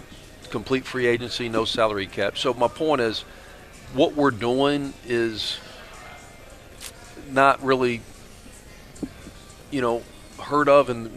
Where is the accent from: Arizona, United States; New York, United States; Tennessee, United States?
Tennessee, United States; I grew up in East Tennessee, so going to Dollywood was kind of a big thing for the summer.